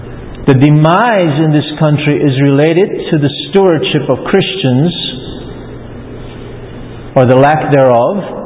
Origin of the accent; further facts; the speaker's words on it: United States; I'm an American, and I have the right to free speech